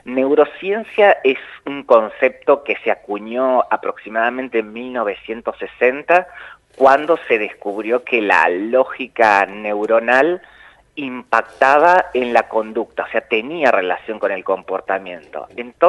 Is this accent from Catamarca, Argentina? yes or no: no; Trelew, Chubut, Argentina; now in Puerto Madryn, Argentina; porque a la vez yo soy de Trelew, y nos instalamos en la ciudad de Puerto Madryn